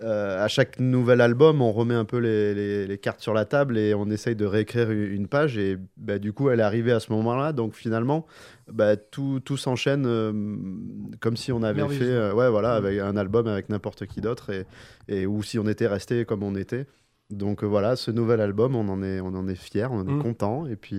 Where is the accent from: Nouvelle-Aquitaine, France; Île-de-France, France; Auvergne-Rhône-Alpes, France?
Nouvelle-Aquitaine, France; on commence le 12 avril chez nous, en Corrèze.